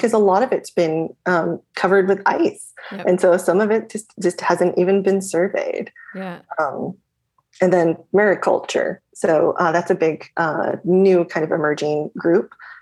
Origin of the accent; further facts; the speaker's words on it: Anchorage, Alaska, United States; So I grew up in Anchorage, Alaska